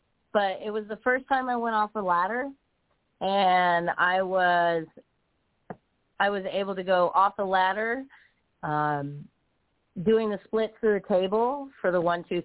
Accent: Adak, Alaska, United States; born there; I'm a military brat. I was born in Adak, Alaska, and we moved everywhere. So I've been to like 32 states and Canada, and the list goes on.

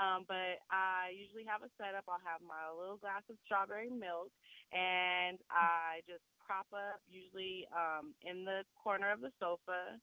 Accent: San Bernardino, California, United States; now in Glendale, United States; I am from San Bernardino, California, but I currently reside in Glendale, Arizona.

